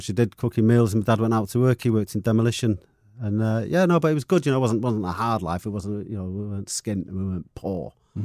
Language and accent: English; Manchester, North West England, United Kingdom; I was born in St. Mary's Hospital, just a mile out of town here. I lived in Longsight. I lived in Longsight till I was about, I think it was about 9 years of age.